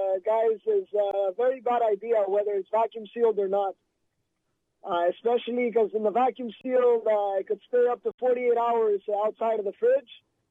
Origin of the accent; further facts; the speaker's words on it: Montreal, Quebec, Canada; I'm from Montreal, guys. How you guys doing?